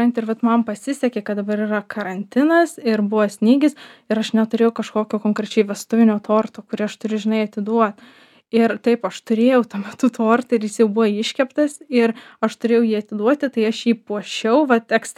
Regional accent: Vilnius, Vilnius County, Lithuania; aš gimiau Fabijoniškėse ir esu fabų vaikas ir baigiau mokyklą Vilniuj ir universitetą Vilniuj, bet visą laisvalaikį, savaitgalius ir atostogas išleisdavau kaime.

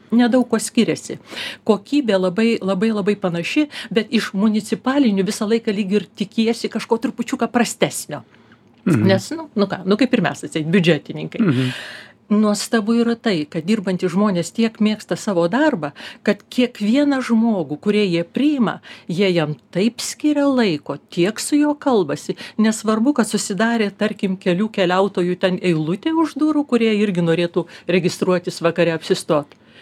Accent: Vilnius, Vilnius County, Lithuania; Aš lenkiškai suprantu, aš vilnietė

